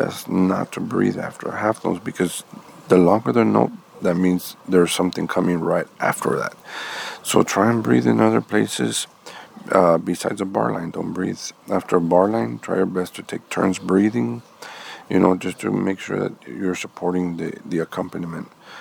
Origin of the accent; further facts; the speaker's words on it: Rio Grande City, Texas, United States; I'm from Rio Grande City.